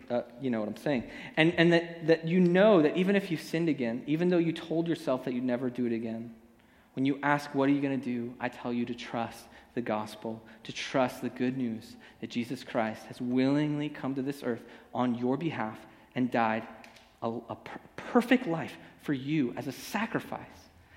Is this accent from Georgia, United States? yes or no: no; Los Angeles, California, United States; the neighborhood in Gardena where I grew up in Los Angeles.